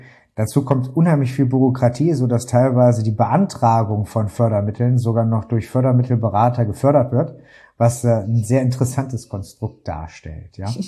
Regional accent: Krefeld, North Rhine-Westphalia, Germany; Ich komme selber aus Westdeutschland, Krefeld, die Stadt mit K, wie man das auch schon mal sagt.

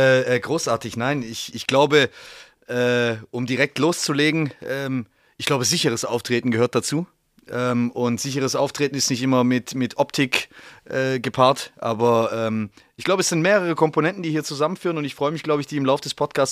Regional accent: Baden-Württemberg, Germany; born there; Gebürtig aus dem Ländle tatsächlich, ja.

